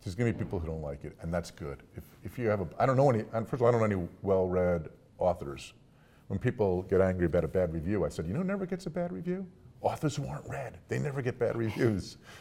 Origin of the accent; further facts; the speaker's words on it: Newark, New Jersey, United States; I'm from New Jersey.